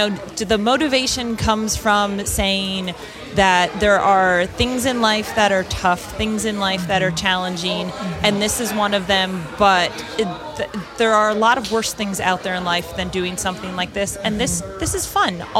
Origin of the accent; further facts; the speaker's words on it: Pennsylvania, United States; I am from Pennsylvania.